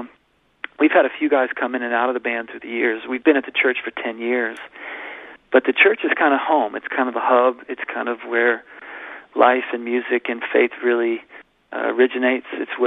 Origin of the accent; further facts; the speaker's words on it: Houston, Texas, United States; They're actually a Houston band. I'm from Houston.